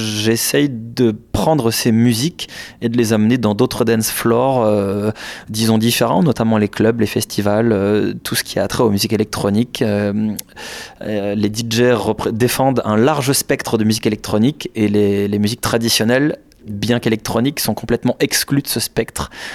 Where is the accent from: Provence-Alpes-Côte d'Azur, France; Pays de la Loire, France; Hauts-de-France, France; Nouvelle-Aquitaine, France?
Pays de la Loire, France; Doué-la-Fontaine; moved away as an adult; now in Nantes, France; moi je suis né, j'ai grandi en Anjou, près de Saumur, à Douai-la-Fontaine, très exactement, j'en suis très fier, puis je suis arrivé à l'âge de 18 ans à Nantes pour faire mes études, et par pure fidélité, je suis toujours resté à Nantes, j'habite à Nantes depuis 2006.